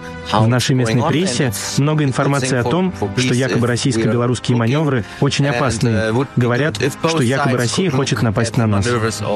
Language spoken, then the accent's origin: Russian; Germany; Я из Германии.